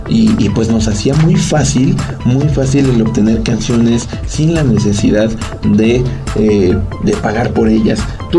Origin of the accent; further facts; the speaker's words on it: Mexico; y entre todos como mexicanos, pues es registrarnos y apoyar este proyecto totalmente nacional